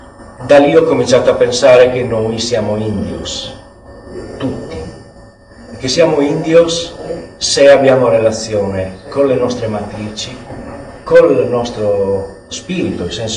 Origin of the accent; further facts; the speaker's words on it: Sardinia, Italy; non è che io sono migliore perché sono sardo, mi è capitato di nascere lì.